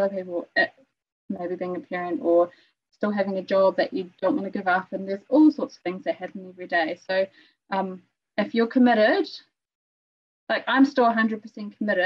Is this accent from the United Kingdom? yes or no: no; Germany; born there; English is a second language; I was born in Germany, it makes sense in German, but not in English.